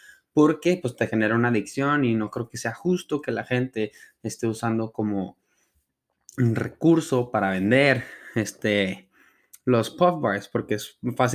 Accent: Ciudad Juárez, Chihuahua, Mexico; de por lo menos de donde yo soy, de Ciudad Juárez, hay mucha gente vendiéndolos

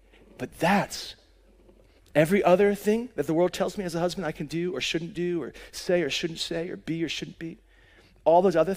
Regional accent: Pennsylvania, United States; I grew up outside of Philadelphia, PA.

